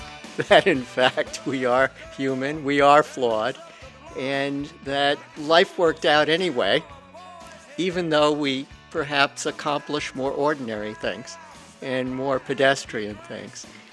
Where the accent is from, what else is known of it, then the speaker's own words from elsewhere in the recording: New York City, New York, United States; now in Bangor, United States; I currently live in Bangor, Maine, although I'm originally from New York City.